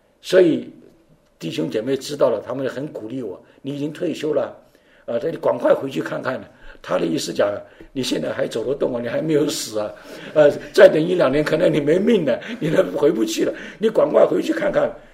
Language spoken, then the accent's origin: Chinese; Taiwan; moved away as an adult; now in United States; 1943年生在中国四川的，我爸爸妈妈是广东客家人。1948年我就到了台湾，我爸爸是国民党的军人，我们家到了台湾，我在台湾长大。我在1970吧，大概是1970年的时候到了美国的，那时候29岁